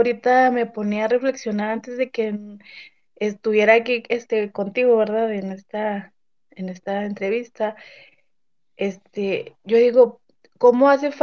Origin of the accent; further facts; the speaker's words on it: Camargo, Chihuahua, Mexico; yo nací aquí en Chihuahua, pero por cosas así de la vida, me fui a vivir a Camargo. Mis papás, yo he sido de una familia católica desde pequeña.